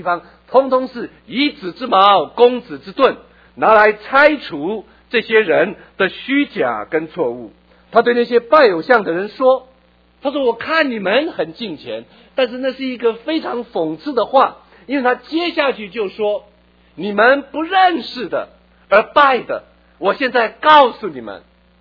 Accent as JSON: {"language": "Chinese", "country": "China", "said": "泛神论，我们中国人老子道教的思想"}